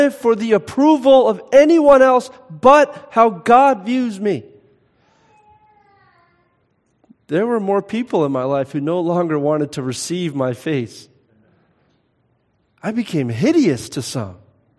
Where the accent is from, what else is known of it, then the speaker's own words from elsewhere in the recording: Philadelphia, Pennsylvania, United States; I grew up in Philadelphia, which is factually known as the greatest city of the modern world.